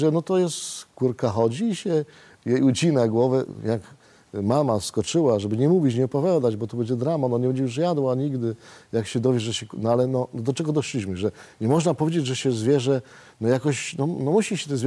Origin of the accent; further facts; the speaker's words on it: Lesser Poland, Poland; jesteśmy z Małopolski, bardzo dobrze, cieszę się, jesteśmy z tego dumni